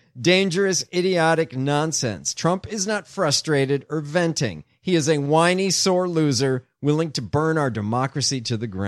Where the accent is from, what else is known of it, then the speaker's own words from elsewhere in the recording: Chicago, Illinois, United States; When I say the Trib, I know there's Tribunes elsewhere. I grew up in Chicago.